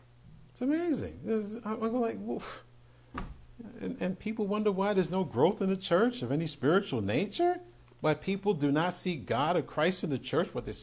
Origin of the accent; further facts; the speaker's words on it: New York, United States; born there; I was born in New York, so there is a built-in cynicism and distrust of people automatically.